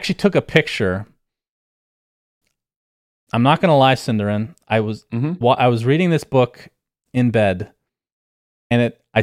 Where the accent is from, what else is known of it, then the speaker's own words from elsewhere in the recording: United States; As an American, the names are very similar